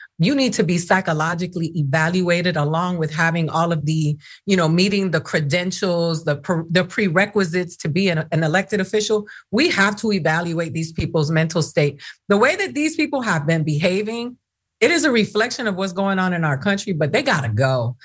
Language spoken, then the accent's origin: English; Florida, United States; listen, I'm from the South. I'm from Florida.